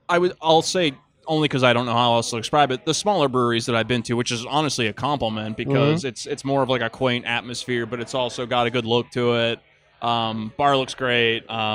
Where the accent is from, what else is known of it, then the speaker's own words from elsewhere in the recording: Pittsburgh, Pennsylvania, United States; Yeah, or I came from Pittsburgh, and that's the exact same situation.